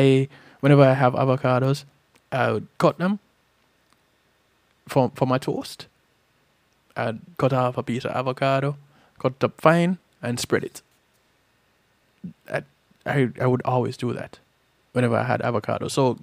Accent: Jamaica; Growing up in Jamaica, sardine, herring, mackerel, these were considered more of poor people food.

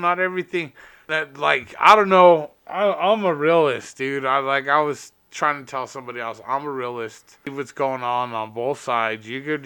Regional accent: Denver, Colorado, United States; And I'm from Denver. I never been to Hawaii, dog.

